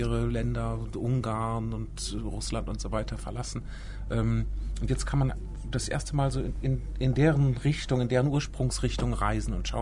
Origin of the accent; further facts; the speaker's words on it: West Germany, Germany; Nun, ich bin in Westdeutschland